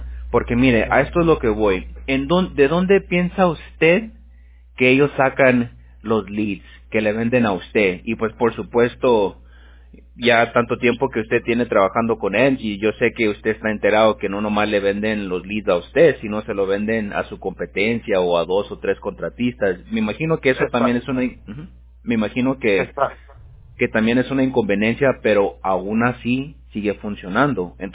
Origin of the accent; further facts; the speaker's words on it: United States; yo soy bilingüe, ¿verdad? Crecí yo, pues aquí en Estados Unidos.